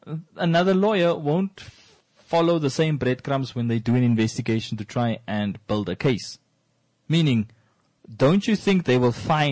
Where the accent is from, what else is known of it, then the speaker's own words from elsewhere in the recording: Rehoboth, Hardap, Namibia; the hometown that we grew up in Rehoboth.